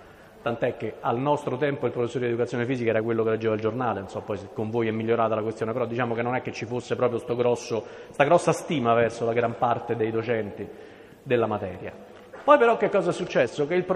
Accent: Rome, Lazio, Italy; soprattutto da romano, sto proprio più che bene

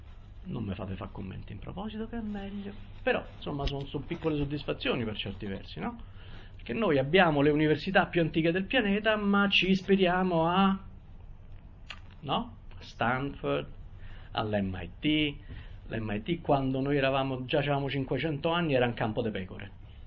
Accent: Rome, Lazio, Italy; Io poi sono romano

